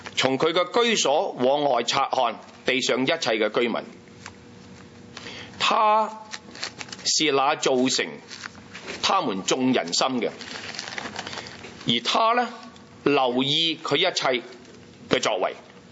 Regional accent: Hong Kong; now in Canada; 我走咗由香港嚟到加拿大，有目的嘅。

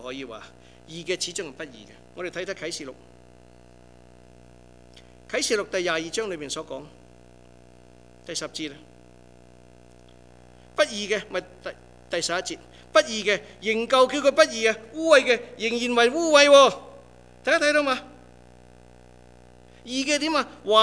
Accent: Guangdong, China; 我哋广东人有句点啊？精人出口，笨人出手啊嘛

